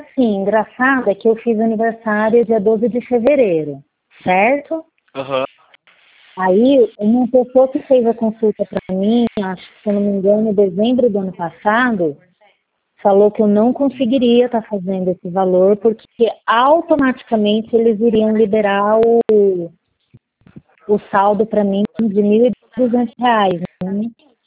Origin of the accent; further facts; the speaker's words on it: Caraguatatuba, São Paulo, Brazil; Eu sou daqui de Caraguatatuba, litoral norte de São Paulo.